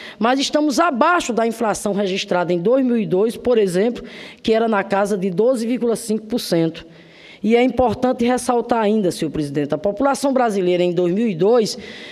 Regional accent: Northeast Region, Brazil; moved away; Como muitos nordestinos e nordestinas, eu tive que sair da minha terra para buscar mudar de vida

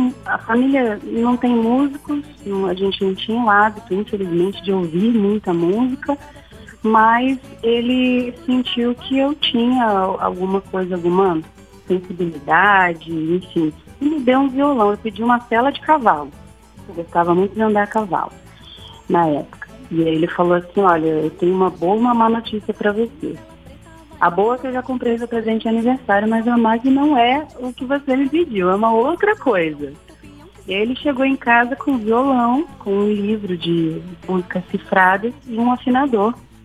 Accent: Juiz de Fora, Minas Gerais, Brazil; also born or lived in Belo Horizonte / Rio de Janeiro / São Paulo; Eu sou natural de Juiz de Fora, Minas Gerais, mas eu acabo pegando um pouquinho de cada lugar, né? Porque eu também já morei em BH, morei muito tempo no Rio, em São Paulo

